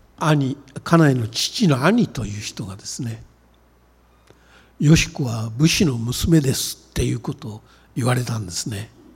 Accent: Tokyo, Japan; ですから私は東京で生まれ東京で育って生粋の江戸っ子なんですが

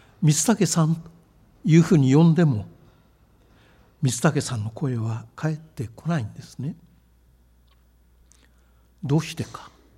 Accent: Tokyo, Japan; 私は東京で生まれ育ちましたから、この光景を何度も見てきました。

